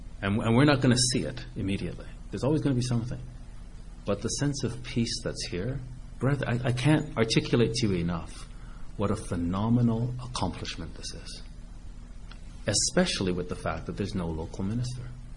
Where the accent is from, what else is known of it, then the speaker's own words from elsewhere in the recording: Toronto, Ontario, Canada; now in Ottawa, Canada; And I was from Toronto. But I didn't start attending until I came to Ottawa.